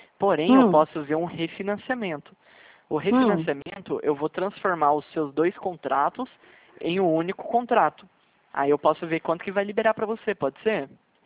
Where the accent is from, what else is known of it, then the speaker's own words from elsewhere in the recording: São José dos Campos, São Paulo, Brazil; São José dos Campos, né? Eu sou do Vale do Paraíba.